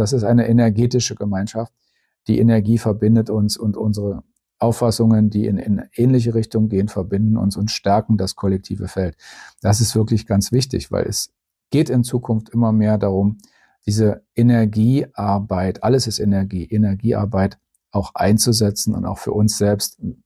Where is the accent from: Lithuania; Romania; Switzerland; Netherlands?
Netherlands; German is a second language; auch als Holländer nicht.